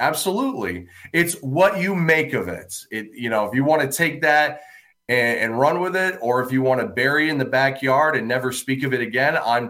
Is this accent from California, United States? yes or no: no; New Jersey, United States; moved away as an adult; I'm an East Coast guy originally. I grew up in New Jersey, lived out there for 20 years before I moved to Wisconsin.